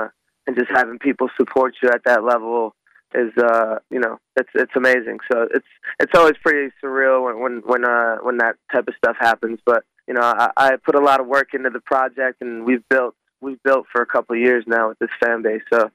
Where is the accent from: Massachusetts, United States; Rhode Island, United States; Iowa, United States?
Massachusetts, United States; Boston; I mean, I'm from the Boston area, so I'm a Red Sox fan, I guess.